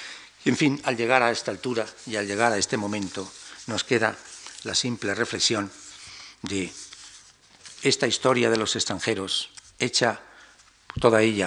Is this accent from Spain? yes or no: yes; Spain; como españoles y como historiadores, tenemos que agradecerlos.